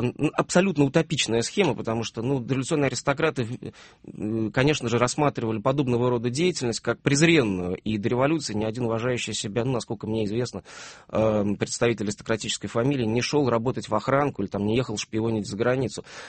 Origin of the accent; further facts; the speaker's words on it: Saint Petersburg, Russia; мы все петербуржцы